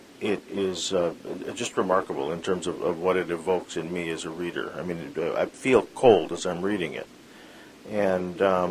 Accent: Vancouver, British Columbia, Canada; now in Nelson, Canada; I grew up in Vancouver, and unfortunately, it's a city, and so I'm not used to being outdoors as much as one should.

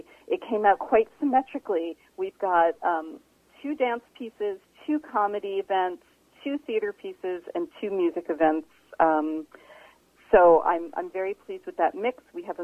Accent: New York, United States; now in Vancouver, Canada; Yes, I came here 6.5 years ago, indeed from New York.

